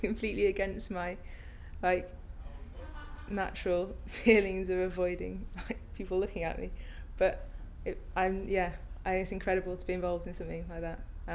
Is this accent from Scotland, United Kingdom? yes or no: no; Sheffield, Yorkshire and the Humber, United Kingdom; I'm 22 and I'm from Sheffield.